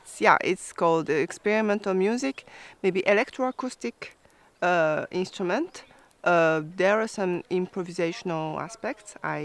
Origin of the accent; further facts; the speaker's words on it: Japan; English is a second language; now in Paris, France; I'm a musician from Paris, but originally from Japan.